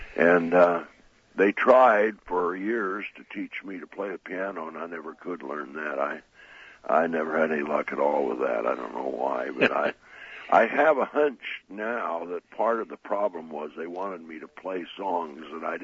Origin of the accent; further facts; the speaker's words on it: Weed, California, United States; Okay, I was born in Weed, California, which is north near the Oregon border.